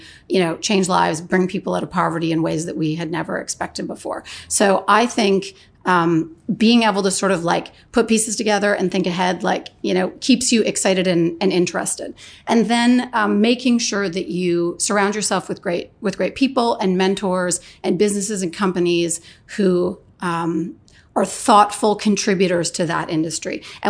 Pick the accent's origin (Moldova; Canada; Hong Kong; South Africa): Canada; now in United States; I live in the U.S. now. I'm Canadian, but I live in the U.S.